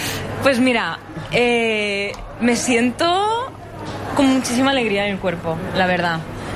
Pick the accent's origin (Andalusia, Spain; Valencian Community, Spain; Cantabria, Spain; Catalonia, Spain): Catalonia, Spain; Barcelona; yo soy de aquí de Barcelona, están mis padres.